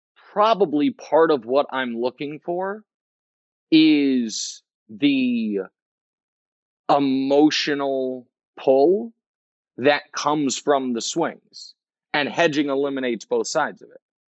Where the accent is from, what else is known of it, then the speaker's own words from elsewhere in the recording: Kansas City, United States; And I'm from Kansas City. I'm a Chiefs fan.